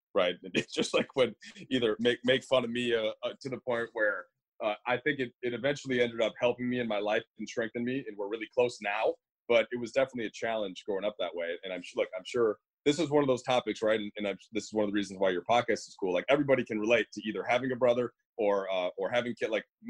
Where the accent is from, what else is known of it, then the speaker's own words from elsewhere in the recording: Minnesota, United States; Yeah, so I grew up in Minnesota